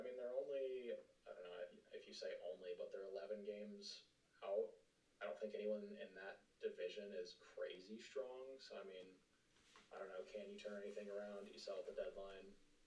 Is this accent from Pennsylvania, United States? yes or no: no; Kansas City, Missouri, United States; I mean, growing up in Kansas City, the Royals and the Cardinals don't really love each other by any means